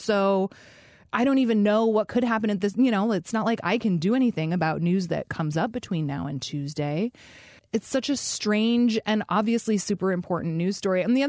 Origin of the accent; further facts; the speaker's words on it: Fairbanks, Alaska, United States; I grew up in Fairbanks, which is about 400 miles north of Anchorage.